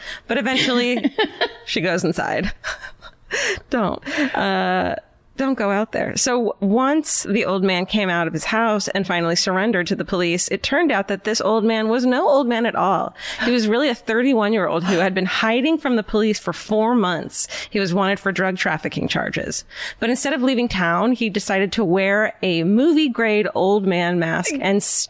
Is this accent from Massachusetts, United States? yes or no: yes; Yarmouth, Massachusetts, United States; So my friend and I grew up on Cape Cod in a town called Yarmouth.